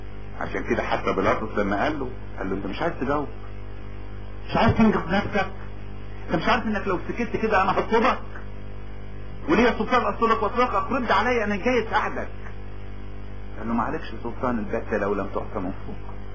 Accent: Upper Egypt, Egypt

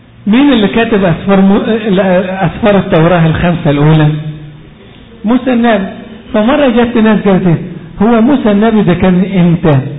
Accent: Upper Egypt, Egypt; عارفين عندنا في الصعيد دي كان يبقى لها وضع

